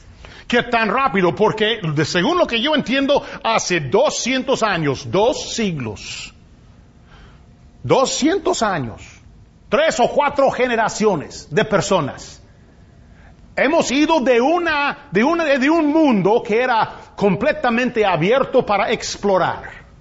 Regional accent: Texas, United States; Yo me acuerdo cuando nosotros estábamos creciendo aquí en Texas

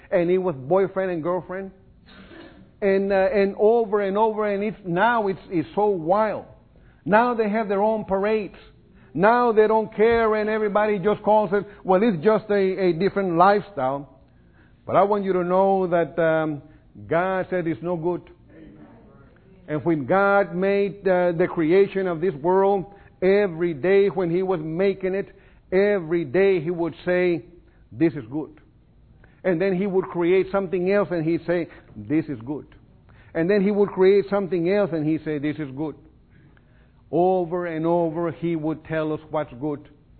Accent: Texas, United States; And, of course, we were all Texans, and we said, "No, we're policemen from San Antonio."

